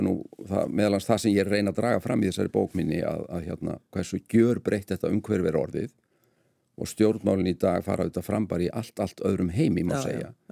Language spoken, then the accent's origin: Icelandic; Gunnarsstaðir, Northeastern Region, Iceland; ég er frá Gunnarstöðum sem eru austanvert í Þistilfirði.